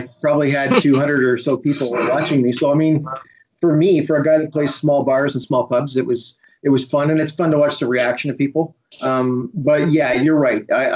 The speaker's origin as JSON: {"language": "English", "town": "Kitchener", "region": "Ontario", "country": "Canada", "tie": "born or raised there", "said": "Yeah, I'm from Kitchener. I grew up in Kitchener, Waterloo"}